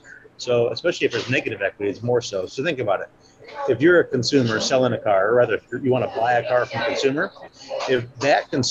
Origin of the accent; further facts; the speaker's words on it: Illinois, United States; So I'm from Illinois. In Illinois, we're not a title holding state.